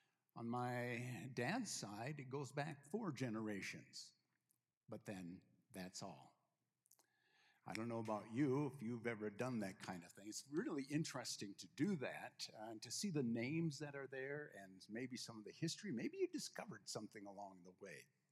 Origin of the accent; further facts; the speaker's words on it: Edgerton, Minnesota, United States; my sister and brother-in-law in my hometown of Edgerton, Minnesota, had a fire in their house.